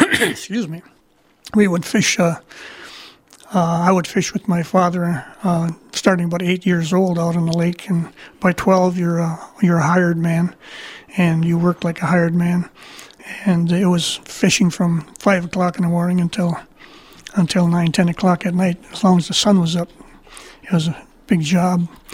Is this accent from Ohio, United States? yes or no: no; Isle Royale, Michigan, United States; also born or lived in Duluth, Minnesota; I was born in Duluth, but went to Isle Royale just a couple weeks after.